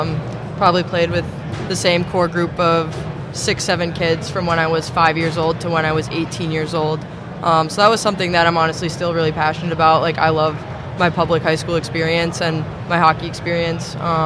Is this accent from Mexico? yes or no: no; Mound, Minnesota, United States; I'm from Mound. That's where I grew up. That's where I played all my youth hockey up and through high school.